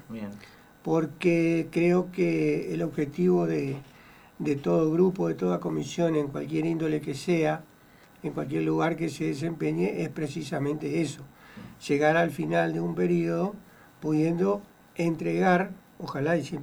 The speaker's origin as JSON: {"language": "Spanish", "town": "Concordia", "region": "Entre Ríos", "country": "Argentina", "lives_now": "Santo Tomé, Argentina", "said": "yo no soy de acá, uh-huh, yo soy de Concordia, de Entre Ríos, pero hace 7 años que vivo en Santo Tomé"}